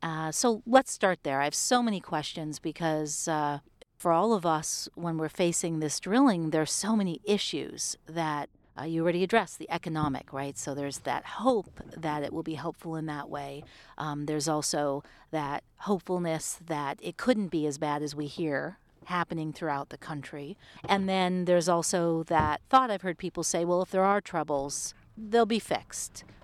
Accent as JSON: {"language": "English", "region": "Texas", "country": "United States", "said": "I'm from Texas originally. Still have a lot of my family living in Texas."}